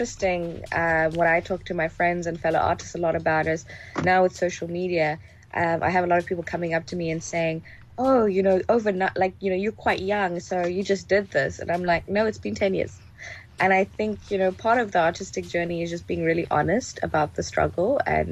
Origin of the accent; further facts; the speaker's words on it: Johannesburg, Gauteng, South Africa; also born or lived in Egypt / Nigeria; I grew up in Joburg in the late 90s.